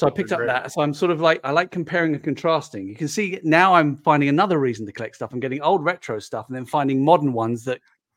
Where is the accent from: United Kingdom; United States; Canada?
United Kingdom; I'm a British person.